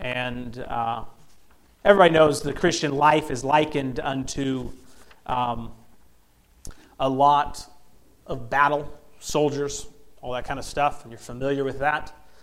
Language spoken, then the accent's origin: English; Pensacola, Florida, United States; I grew up in Florida, like I said, Pensacola